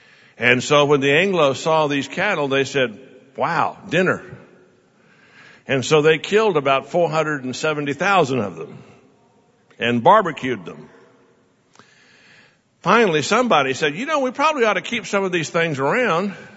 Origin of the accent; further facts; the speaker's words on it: Texas, United States; I'm a Texan, so I'll use a Texas analogy.